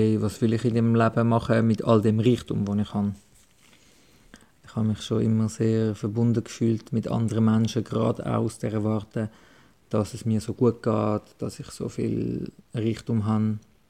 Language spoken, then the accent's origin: German; Switzerland; die ich da als Schweizer automatisch gerade habe